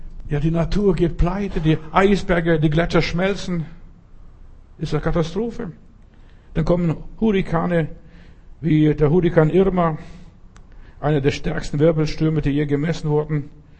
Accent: Bavaria, Germany; ich bin in Bayern groß geworden oder lebte viele Jahre in Bayern.

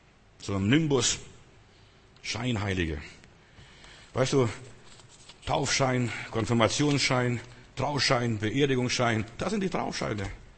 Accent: Germany; Ich bin nicht mehr Deutscher. Ich bin Deutscher.

